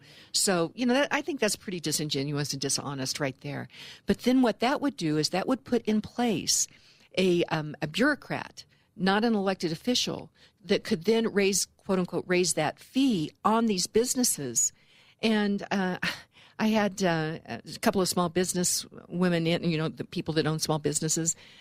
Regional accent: Kansas, United States; And I'm from Kansas, so I'm kind of excited about the Chiefs.

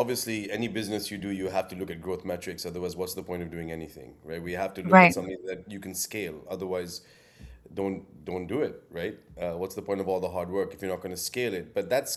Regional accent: Delhi, India; now in United States; Raj is a kid from Delhi. I was a kid from Delhi. I don't think I spoke much differently than I speak now.

